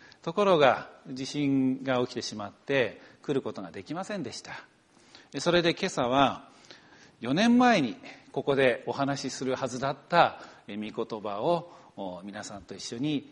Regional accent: Peru; まあ、もちろん自分もペルー人なんですけれども

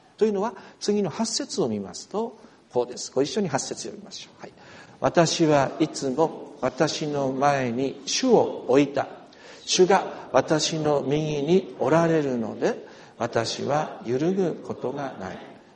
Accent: Yamagata, Japan; 私山形出身だし、そしてスリップするような行き道だったし

